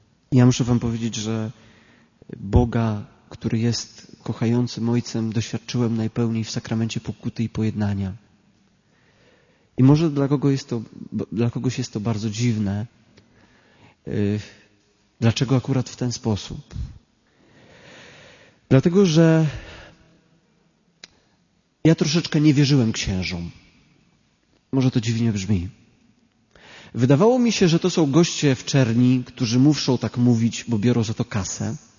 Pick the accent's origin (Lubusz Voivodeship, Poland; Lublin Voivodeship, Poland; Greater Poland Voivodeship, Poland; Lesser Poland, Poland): Lublin Voivodeship, Poland; Biała Podlaska; Ja pochodzę z tej samej parafii, co on, z Białej Podlaski, z parafii Chrystusa Miłosiernego